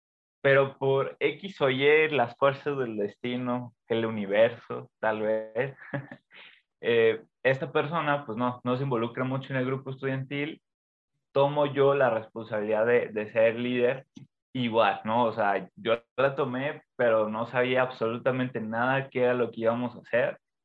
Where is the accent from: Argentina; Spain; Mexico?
Mexico; Tampico, Tamaulipas; now in Guadalajara, Mexico; Yo soy originario de Tampico, pero ahorita vivo en Guadalajara.